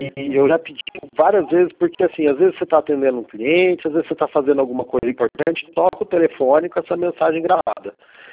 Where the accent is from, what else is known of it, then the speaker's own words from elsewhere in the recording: Arapongas, Paraná, Brazil; Sou de Arapongas.